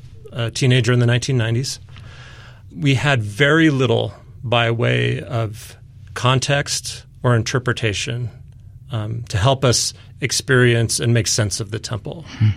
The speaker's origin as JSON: {"language": "English", "town": "Seattle", "region": "Washington", "country": "United States", "tie": "born or raised there", "said": "So my mom grew up in Ephraim, Utah. I grew up in Seattle."}